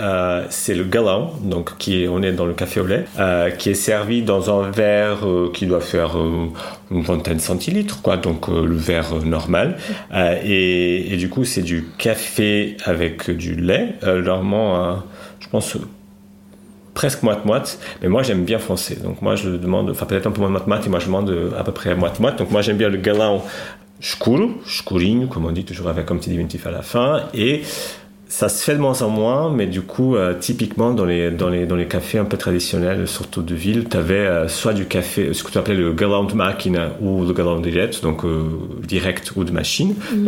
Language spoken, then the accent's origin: French; Lisbon, Portugal; French is a second language; Moi, je viens de Lisbonne, je suis né à Lisbonne, j'ai grandi là-bas, mais ma famille vient du centre littoral, disons, donc une centaine kilomètres au nord de Lisbonne, là où il y a toutes les vagues géantes, etc.